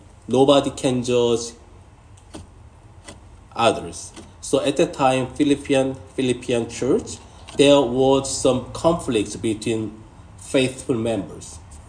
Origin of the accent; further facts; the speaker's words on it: South Korea; English is a second language; now in Australia; So I was Korean citizen. I was, now I'm Australian citizen, but I was a Korean citizen.